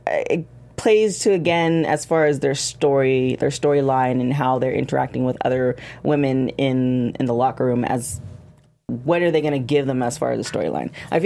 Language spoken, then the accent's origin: English; Canada; That just really tickled me just because he's Canadian and, you know, I'm Canadian.